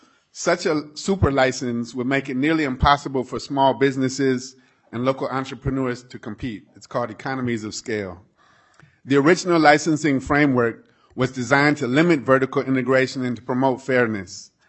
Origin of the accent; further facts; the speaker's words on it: Minneapolis, Minnesota, United States; I'm from North Minneapolis, and I'm a social equity retail license applicant.